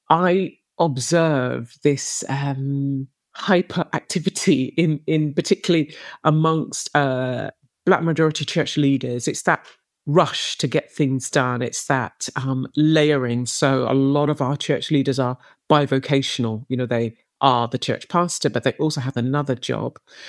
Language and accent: English; United Kingdom; I pride myself on, you know, being a British Nigerian and knowing all the traditional foods and loving them